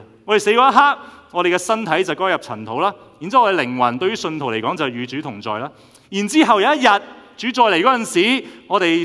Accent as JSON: {"language": "Cantonese", "country": "Canada", "said": "作為加拿大人，我哋去到夏威夷，我哋仍然係加拿大人"}